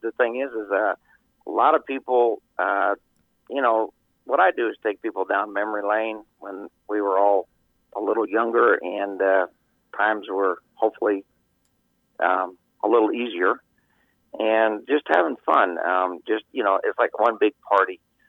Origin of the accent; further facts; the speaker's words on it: Illinois, United States; I'm originally from Central Illinois, so my stepfather, we were the church band, and I self-taught myself how to play the drums